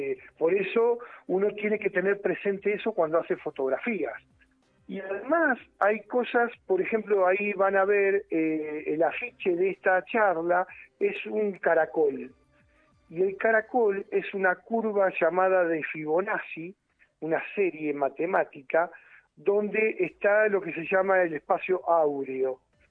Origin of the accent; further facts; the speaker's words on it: San Luis, Argentina; nosotros los de digo Capital, pero somos algunos de Juan Acolay, otros somos de Potrero de los Funes